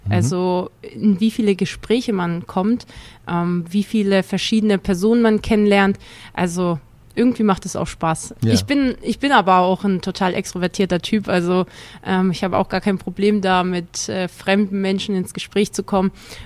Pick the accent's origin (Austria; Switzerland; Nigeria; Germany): Germany; Obereisesheim, Baden-Württemberg; Ich bin aber in Obereisesheim aufgewachsen, also ist ein Stadtteil von Neckarsulm. Kleines Dorf.